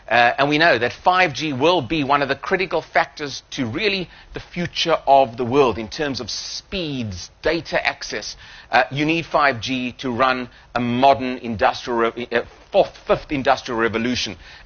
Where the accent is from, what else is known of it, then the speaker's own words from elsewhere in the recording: South Africa; As a South African, when I hear, you know, that an economy is dipping down to 6.2% growth, I do have a sort of a wry smile on my face